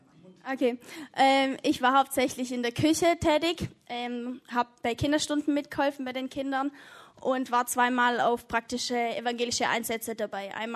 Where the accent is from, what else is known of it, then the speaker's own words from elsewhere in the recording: Brazil; now in Germany; ich bin ja in Brasilien aufgewachsen als Missionarskind